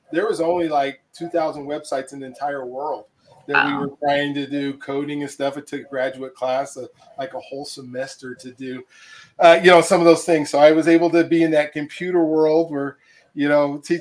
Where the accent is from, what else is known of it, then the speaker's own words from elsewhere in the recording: Colorado, United States; I grew up here in Colorado as well. I went to Cherry Creek.